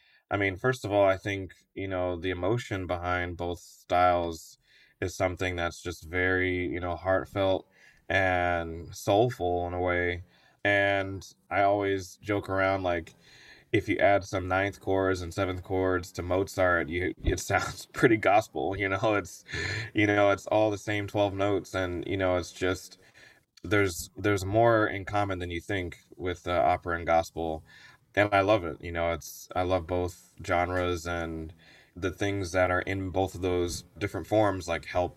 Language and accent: English; Virginia, United States; I was born and raised in Virginia.